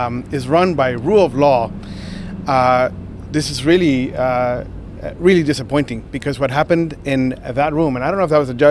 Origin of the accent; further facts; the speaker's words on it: United States; as an American, I expect that there is one law for all of us